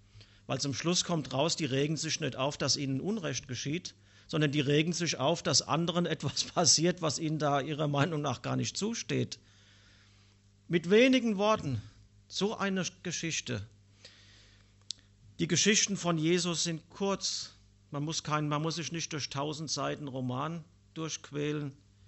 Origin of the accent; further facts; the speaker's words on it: Frankfurt, Hesse, Germany; Ich komme aus Frankfurt, aus der Kirche des Nazareners, bin dort Laienprediger